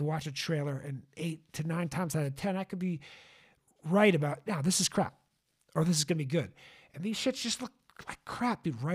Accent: Nevis, St. Kitts & Nevis; especially growing up in the West Indies and Nevis.

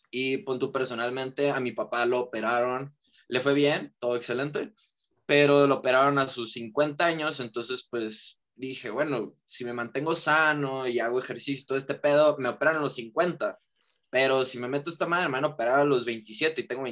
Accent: Sonora, Mexico; Regresé, entrené todo un año allá en mi pueblito en Sonora.

